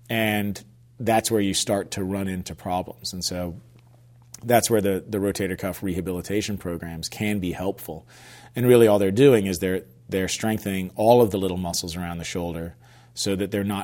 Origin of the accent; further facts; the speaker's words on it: East Coast, United States; I grew up on the East Coast, so we had a winter season.